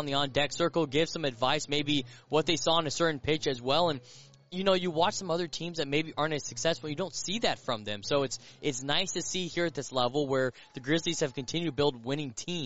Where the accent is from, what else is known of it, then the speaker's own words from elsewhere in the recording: Colorado, United States; I mean, I grew up in Colorado, so always will root for the Rockies, the hometown team.